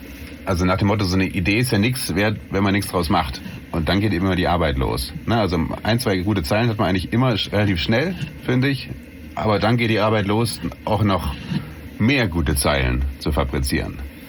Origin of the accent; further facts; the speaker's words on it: Hesse, Germany; Ich meine, ich komme ja aus der Ecke.